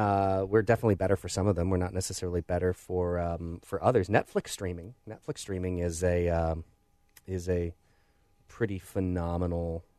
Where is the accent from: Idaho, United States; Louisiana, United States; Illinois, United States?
Illinois, United States; Belleville; Where I grew up in Belleville, Illinois, the Skyview Drive-In is still there.